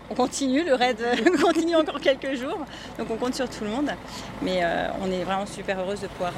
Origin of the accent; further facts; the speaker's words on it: Île-de-France, France; de l'Essonne